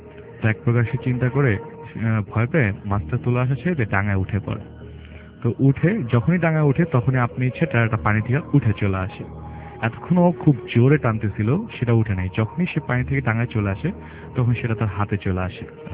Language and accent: Bangla; Dhaka, Dhaka Division, Bangladesh; মিরপুর থেকে